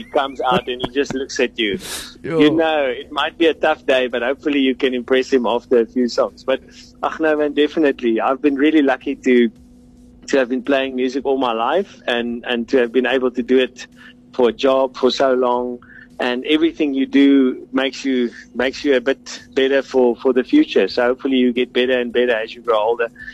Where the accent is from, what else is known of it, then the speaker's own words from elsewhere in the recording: South Africa; first language Afrikaans; English is a second language; I'm also Afrikaans speaking, so it is my mother tongue, and so I move quite a lot in the Afrikaans circles.